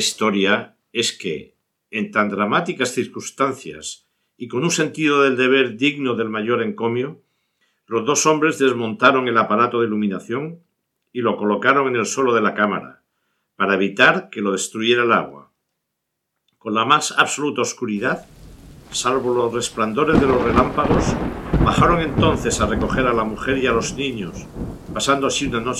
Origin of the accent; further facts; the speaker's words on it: Cabo de Palos, Region of Murcia, Spain; la tragedia que sucedió en mi tierra, en el faro de las Islas Hormigas, en el Cabo de Palos